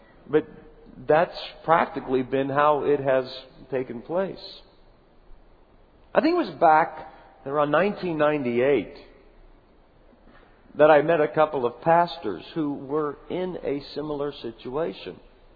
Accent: Canton, Ohio, United States; I grew up in Canton, Ohio, just down the street from Akron.

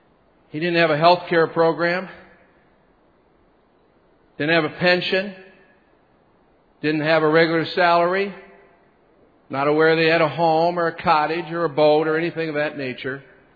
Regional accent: Pittsburgh, Pennsylvania, United States; I'm a Pittsburgh Steeler. I was born and raised in Pittsburgh, so please don't let me know that.

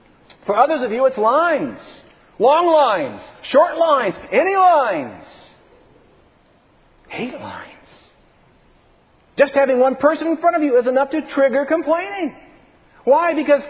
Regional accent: United States; I mean, that's just being an American, right?

